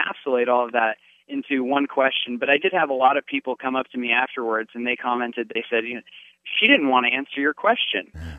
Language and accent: English; Colorado, United States; I'm from Colorado, you know, where Ken Buck is running